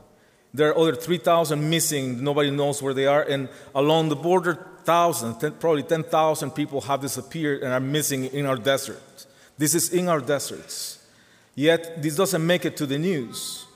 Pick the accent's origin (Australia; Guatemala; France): Guatemala; born there; English is a second language; But I was born in 1970 in Guatemala.